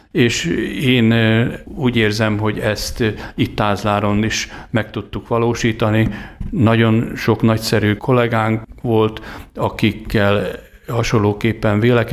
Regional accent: Kiskunmajsa, Bács-Kiskun, Hungary; hanem hazajöttem szülővárosomba, Kiskunmajsára.

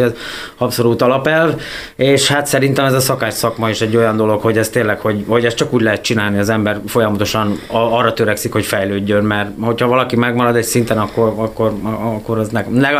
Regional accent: Bács-Kiskun, Hungary; Én igazából Baja mellől származom, úgyhogy én onnan járok ide át minden nap

